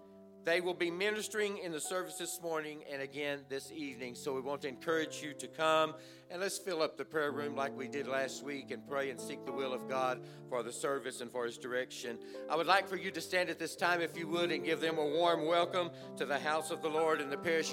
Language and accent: English; Texas, United States; accent: Texas; So being East Texan, I said, uno momento, por favor. And that Texas accent came forth.